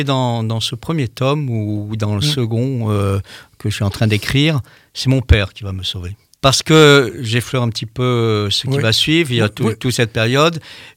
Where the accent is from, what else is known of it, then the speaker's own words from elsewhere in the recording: Brest, Brittany, France; born there; Et ça me fait plaisir de rendre hommage à ma ville natale.